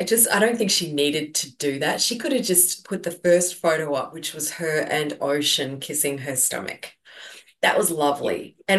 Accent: Australia; I'm Aussie.

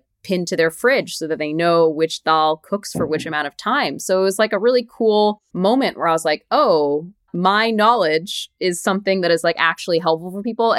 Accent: Houston, Texas, United States; I would love to write about this Mitai shop that I grew up going to in Houston.

